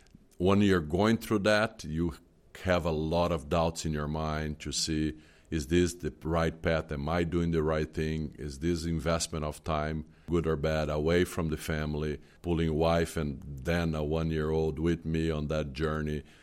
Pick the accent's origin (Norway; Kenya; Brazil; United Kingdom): Brazil; moved away as an adult; now in United States; Born and raised in Brazil a long time ago. Moved to the United States after finishing my neurosurgery residency in Brazil